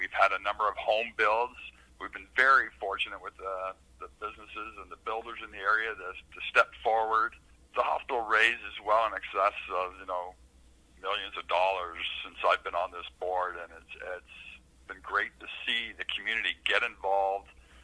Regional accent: Brighton, Ontario, Canada; I've been blessed with being able to live in Brighton my entire life. I was born in Trenton and born and raised here in Brighton.

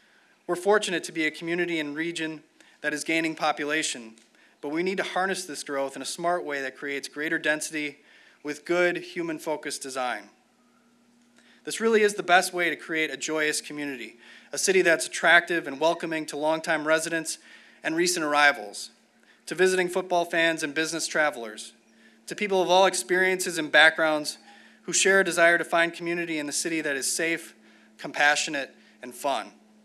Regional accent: Green Bay, Wisconsin, United States; I was born and raised in Green Bay.

